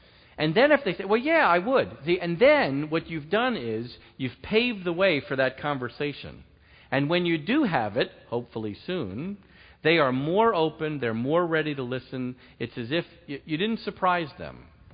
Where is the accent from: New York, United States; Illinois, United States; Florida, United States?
New York, United States; I'm from New York. I mean, you know, come on, give me, you know, right, so I have to remind you.